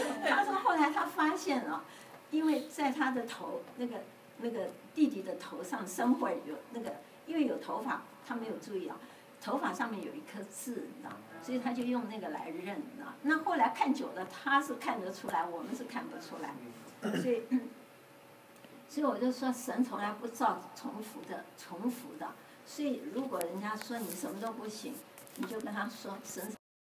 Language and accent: Chinese; Fuzhou, Fujian, China; 我觉得温州人不但会吃苦，我们福州人是 number one。